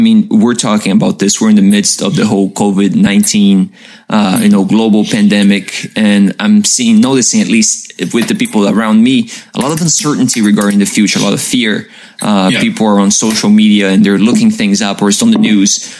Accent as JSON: {"language": "English", "country": "Brazil", "tie": "born or raised there", "lives_now": "United States", "said": "Andre and I, we go way back, like little kids growing up in Brazil together. He's actually my cousin, and we would often spend our summers together. We would travel to different parts of Brazil with our families."}